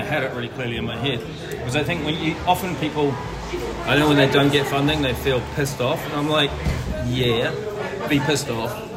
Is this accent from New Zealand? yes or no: yes; New Zealand; I'm a Kiwi, and there's funding at home